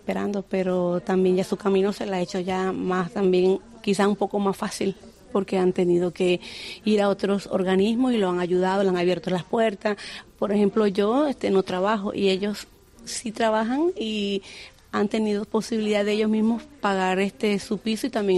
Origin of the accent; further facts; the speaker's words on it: Venezuela; tengo mi residencia ya. Me toca renovar mi residencia el próximo año. Y bueno, soy de Venezuela